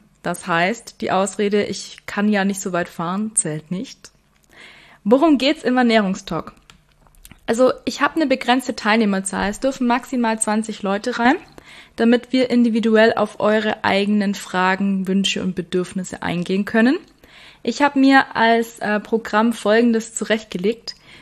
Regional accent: Weißenhorn, Bavaria, Germany; Ich komme aus Weißenhorn, darum wird es ans Weißenhorner Tierheim gehen.

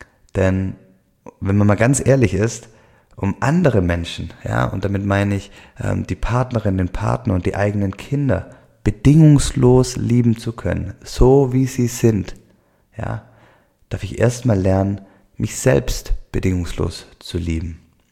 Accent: Baden-Württemberg, Germany; accent: Swabian; Ich komme aus dem Schwäbischen, hört man wahrscheinlich hier im Podcast immer wieder, den schwäbischen Dialekt.

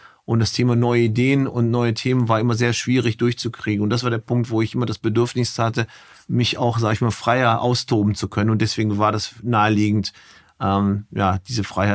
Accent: Krefeld, North Rhine-Westphalia, Germany; Also ich komme aus Krefeld, aus dem Rheinland. Da habe ich vorher gewohnt und Meine Wurzeln habe ich sogar, also ein Teil meiner Eltern, die Hälfte ist aus Bulgarien.

